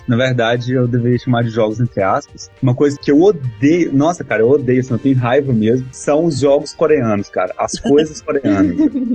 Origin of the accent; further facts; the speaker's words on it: Brazil; Porque nós somos brasileiros, né?